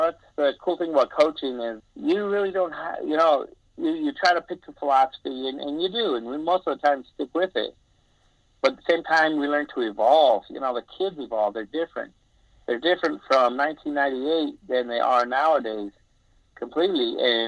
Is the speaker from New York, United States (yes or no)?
no; Las Vegas, Nevada, United States; I thought, well, I'm from Vegas. You know, I'm from small town.